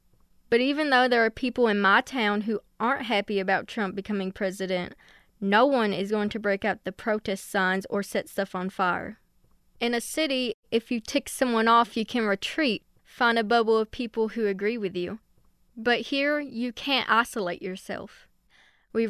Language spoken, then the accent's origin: English; Letcher, Kentucky, United States; I grew up in Letcher, Kentucky. It's a small town in Appalachia, you know, coal country. I guess you could call us one of those working-class places you hear so much about lately.